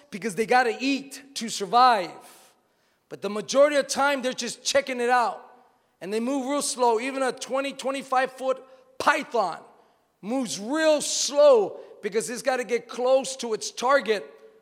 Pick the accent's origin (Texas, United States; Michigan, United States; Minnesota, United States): Texas, United States; English is a second language; I'm from Texas, and I used to play with snakes not knowing if they were venomous or not venomous.